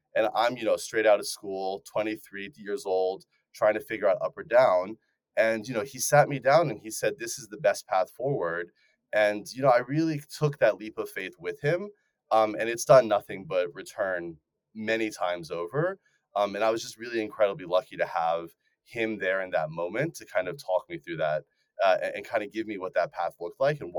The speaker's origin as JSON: {"language": "English", "town": "Raleigh", "region": "North Carolina", "country": "United States", "tie": "born or raised there", "said": "Growing up in Raleigh, I was desperate to kind of make it to Silicon Valley."}